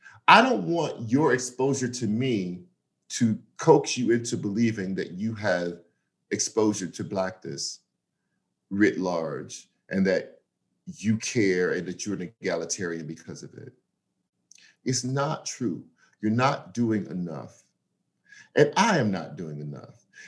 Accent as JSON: {"language": "English", "region": "the South", "country": "United States", "lives_now": "Atlanta, United States", "said": "Yes, I moved to Atlanta in last January, and I'm from the South. It was important for me to spell out that I had spent half my life in the South and half of it out of it."}